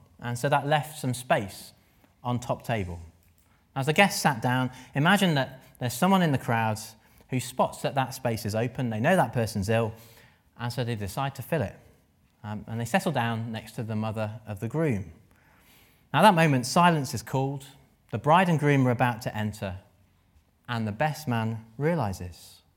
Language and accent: English; England, United Kingdom; We're British, perhaps. We're polite.